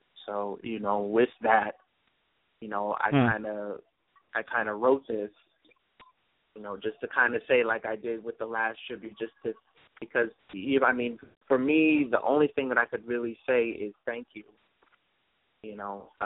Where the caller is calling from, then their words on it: Brooklyn, New York, United States; calling from Brooklyn, New York.